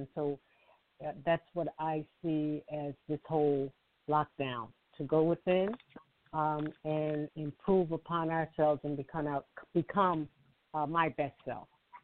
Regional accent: Philadelphia, Pennsylvania, United States; And I'm from … I'm from Philadelphia.

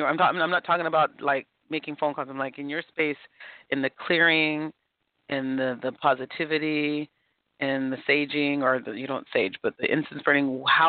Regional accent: San Francisco, California, United States; oh my God, I'm from San Francisco.

